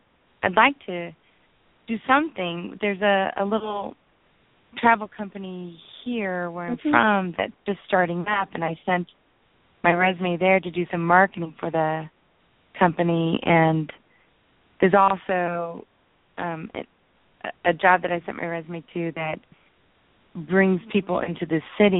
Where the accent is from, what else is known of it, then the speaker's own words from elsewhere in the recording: Indianapolis, Indiana, United States; Well, this company that I just sent my resume to, it's here in my hometown in Indianapolis